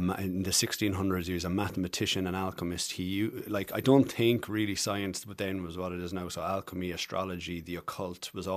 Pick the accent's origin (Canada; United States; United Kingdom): United Kingdom; England; now in Ireland; I came from England